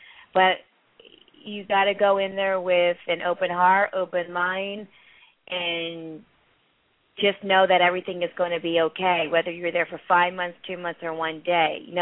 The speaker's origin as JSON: {"language": "English", "country": "India", "said": "I'm from India."}